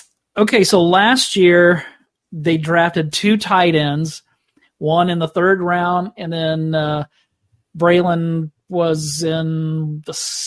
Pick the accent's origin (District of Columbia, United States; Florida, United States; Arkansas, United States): Arkansas, United States; also born or lived in Oklahoma; Y'all don't know that I grew up in Arkansas. You probably don't know that. I spent my entire teenage life there, so I'm an Arkansas Razorback. But I lived for 17 years in Oklahoma